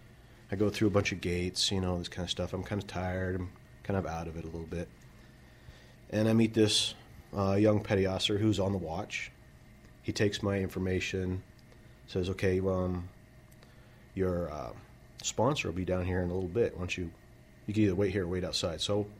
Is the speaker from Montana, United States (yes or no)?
yes; Colstrip, Montana, United States; also born or lived in Missoula; Well, I was born here in Missoula, but my folks moved to Colstrip, Montana, which has a population of about 2,000, depending on the mine there. So it was a small town, and my graduating class was about 98 people, so kind of small.